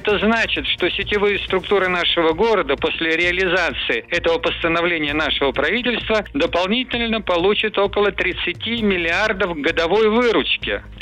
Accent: Saint Petersburg, Russia; мне, как коренному питерцу, стыдно.

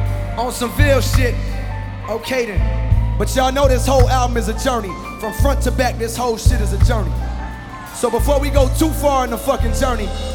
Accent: Fayetteville, North Carolina, United States; And I'm from the Ville.

